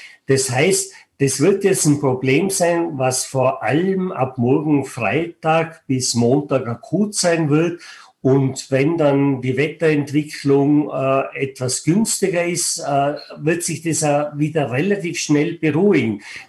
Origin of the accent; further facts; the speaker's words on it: Tyrol, Austria; ich bin selber ein Mensch aus den Bergen. Ich bin geboren und aufgewachsen im Stubaital und sitze momentan im Stubaital